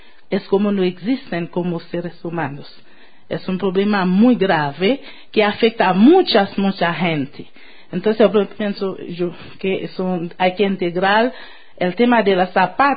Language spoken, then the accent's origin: Spanish; Haiti; vengo de Haití, en el Caribe.